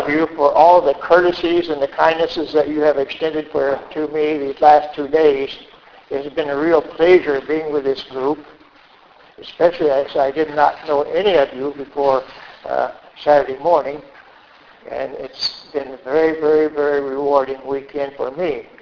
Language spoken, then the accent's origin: English; Los Banos, California, United States; where do you come from in California? And I come right from almost the center of the state.